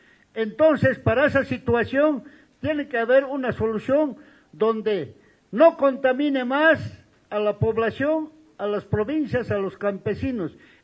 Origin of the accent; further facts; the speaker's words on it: Oruro, Bolivia; Yo soy del departamento de Oruro.